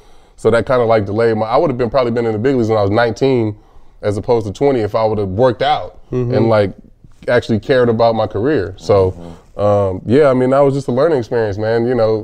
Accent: Vallejo, California, United States; Yeah, so I grew up in Vallejo, California, and it's a big sports town.

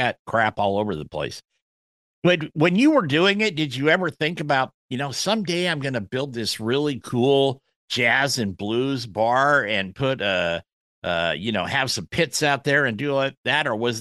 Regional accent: Portland, United States; she's from Tampa, I'm from Portland, and there you go.

